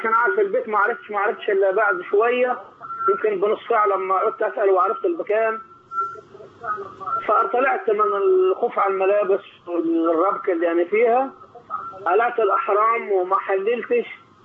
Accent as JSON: {"language": "Arabic", "country": "Egypt", "said": "انا جاي من مصر"}